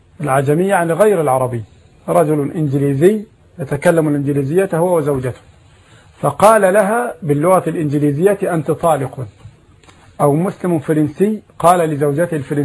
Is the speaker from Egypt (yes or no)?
yes; Egypt; لأن عندنا في مصر يكتبون أثاث البيت باسم الزوجة في القائمة